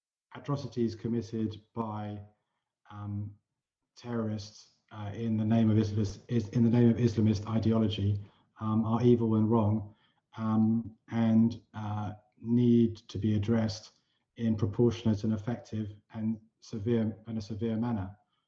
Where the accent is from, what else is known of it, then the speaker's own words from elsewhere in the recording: United Kingdom; I mean, I grew up in Britain with IRA terrorism. We had bombs going off all the time.